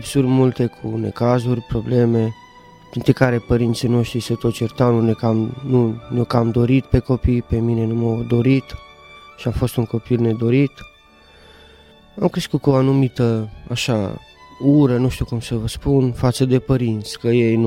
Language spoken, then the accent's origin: Romanian; Alba Iulia, Alba County, Romania; și sunt din Alba Iulia.